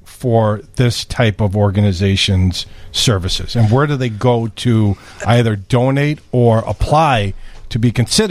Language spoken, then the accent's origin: English; New York, United States; Florida's right because I'm from New York.